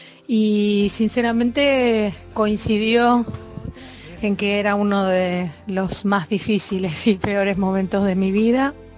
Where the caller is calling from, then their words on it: Buenos Aires, Argentina; de Buenos Aires, Argentina.